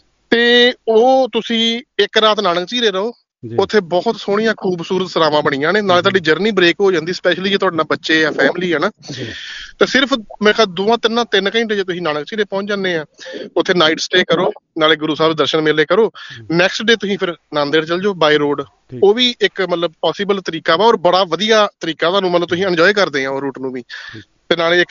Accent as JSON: {"language": "Punjabi", "town": "Amritsar", "region": "Punjab", "country": "India", "tie": "born or raised there", "said": "ਜਿਵੇਂ ਮੈਂ ਅੰਮ੍ਰਿਤਸਰ ਸਾਹਿਬ ਜੰਮਿਆ ਪਲਿਆ ਹਨਾ"}